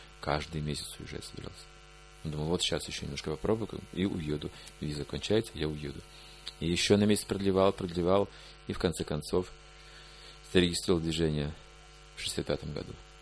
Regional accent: Belarus; Ну, понятно, конечно, теперь мы сделаем, что мы же белорусы, мы же не просто кто.

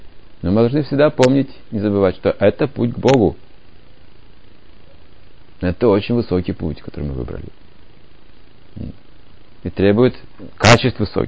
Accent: Siberia, Russia; А я сибиряк, понимаете

